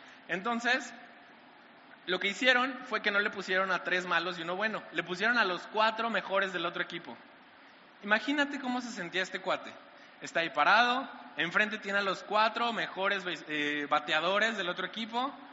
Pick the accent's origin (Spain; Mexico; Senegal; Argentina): Mexico; Y honestamente, como mexicanos, lo último que nos pueden tocar es a nuestra mamá.